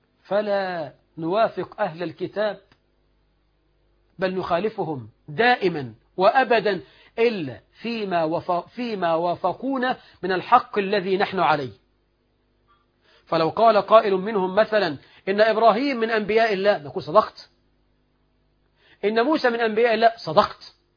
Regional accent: Egypt; تظهر بجلاء عندنا كمصريين

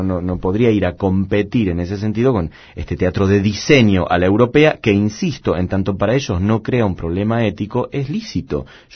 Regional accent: Argentina; de quiénes somos los argentinos, de dónde venimos y demás

